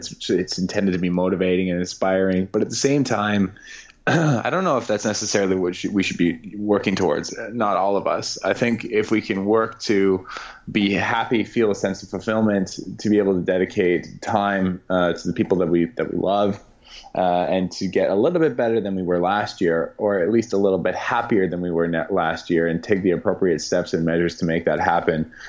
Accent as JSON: {"language": "English", "country": "Canada", "said": "I'm Canadian, right?"}